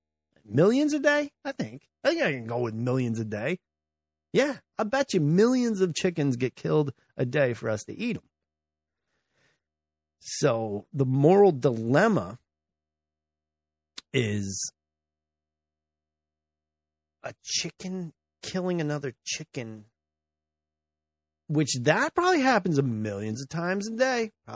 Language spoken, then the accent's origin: English; United States; I'm an American, goddammit. I pay taxes.